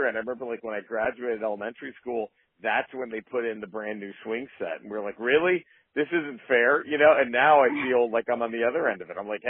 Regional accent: Dallas, Texas, United States; I mean, I'm born and raised in Dallas, Texas

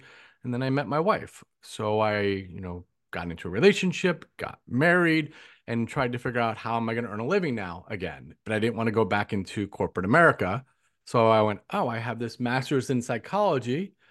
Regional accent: New Jersey, United States; So I guess, born and raised in New Jersey, went to Rutgers.

